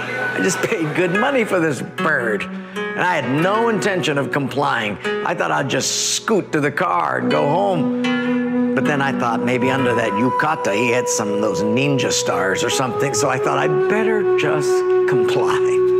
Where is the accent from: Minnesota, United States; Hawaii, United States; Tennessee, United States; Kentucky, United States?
Hawaii, United States; born or raised there